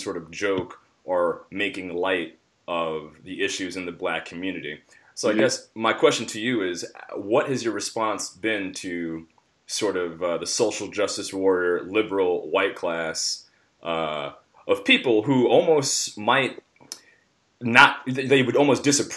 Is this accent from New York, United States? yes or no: yes; New York City, New York, United States; I grew up in New York City, and, you know, I feel like I've always kind of been between worlds. Like, I grew up in Harlem, you know, my dad was in jail